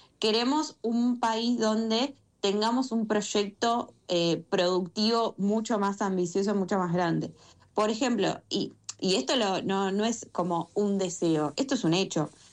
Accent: Argentina; de qué vamos a vivir nosotros los argentinos.

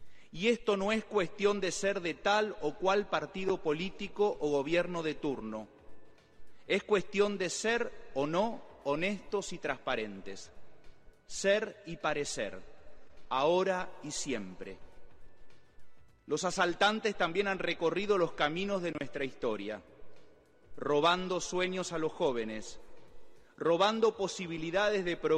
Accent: Argentina

